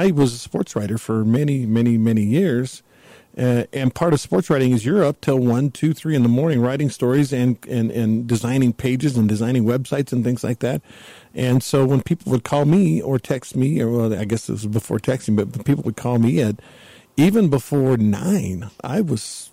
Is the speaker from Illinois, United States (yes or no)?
no; Texas, United States; Now, I grew up in Texas. We had some roaches that were, I mean to tell you, they were as big as... almost as big as your hand.